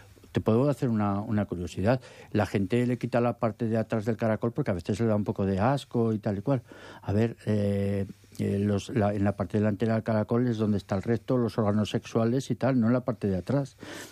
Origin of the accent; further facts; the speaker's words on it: Ejea de los Caballeros, Aragon, Spain; Incluso en Egea, que yo soy de Egea